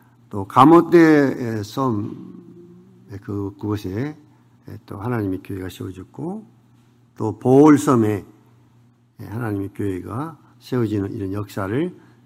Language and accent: Korean; Jindo, South Jeolla, South Korea; 제 고향이 진도이기 때문에